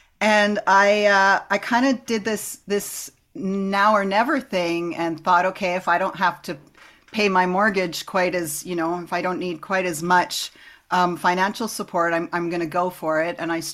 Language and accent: English; Canada; also born or lived in United States; So long story short, I'm Canadian. I grew up here mostly other than living in the States for a few years here and there. But I don't feel super Canadian because I was raised by Americans.